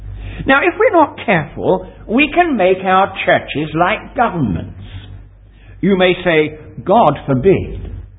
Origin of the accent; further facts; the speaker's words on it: United Kingdom; Now, I come from Britain